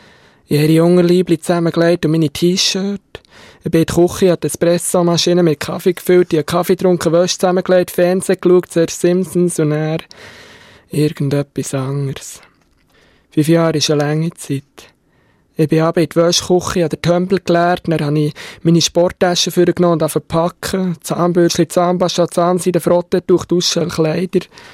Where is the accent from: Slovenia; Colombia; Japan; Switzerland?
Switzerland; Gampelen, Bern; also born or lived in Biel; Also ich bin 32. Ich bin in Gampelen aufgewachsen. Das ist am Neuenburgersee. Zins in die Schule, Nachbardorf und dann schon gleich auf Biel gezügelt